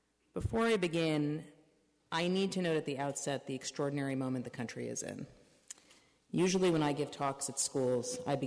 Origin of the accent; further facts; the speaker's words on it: New York City, New York, United States; Now, I was born and raised in New York